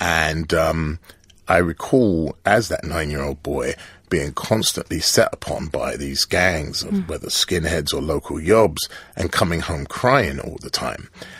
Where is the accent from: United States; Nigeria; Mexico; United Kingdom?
United Kingdom; It was important for me to share an experience of a black child growing up in Britain.